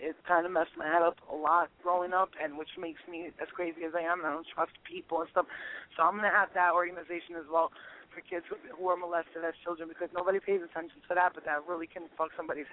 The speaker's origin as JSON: {"language": "English", "region": "New York", "country": "United States", "said": "New York. I'm from New York."}